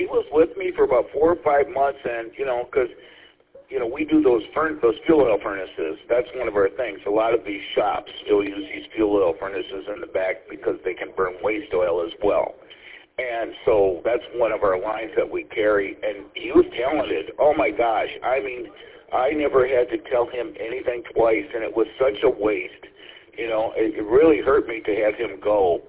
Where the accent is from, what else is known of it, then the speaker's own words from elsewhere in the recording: Paw Paw, United States; I grew up in Pawpaw. I was on their fire department.